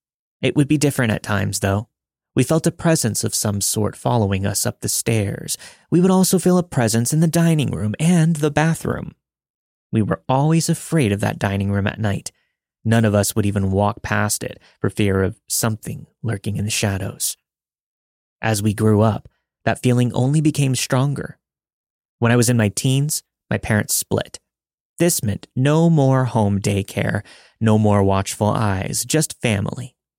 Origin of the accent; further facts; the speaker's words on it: Kansas, United States; I'm from Kansas, so there's a lot of skepticism from my friends about this story. My family and I lived decently close to Atchison.